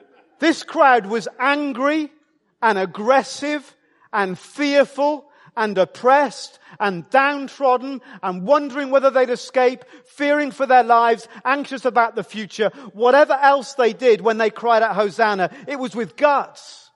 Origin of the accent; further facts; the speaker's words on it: Wales, United Kingdom; Perhaps it's just me growing up in Wales, which is nearer to heaven than most other countries.